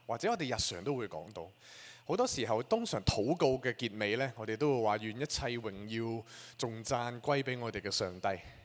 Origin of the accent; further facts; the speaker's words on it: Chaozhou, Guangdong, China; 通常广东话可能熟啲啦，潮州语真系唔熟啦。虽然我是潮州人，但我唔识潮州话啦，